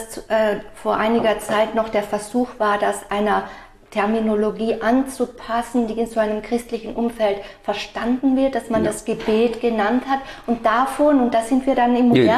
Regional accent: Austria; born there; Wir sind beide 1968 geboren und beide sind wir in den Bergen geboren. Ich in Österreich, in den Alpen.

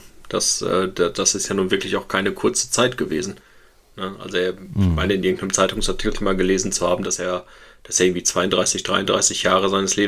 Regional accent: North Rhine-Westphalia, Germany; der kommt aus dem tiefsten Hochsauerlandkreis, der Depp

